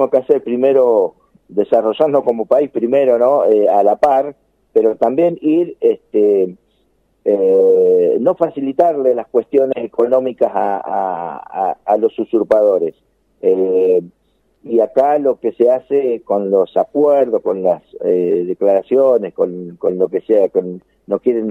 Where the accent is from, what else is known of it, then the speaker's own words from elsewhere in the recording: Argentina; que somos nosotros los argentinos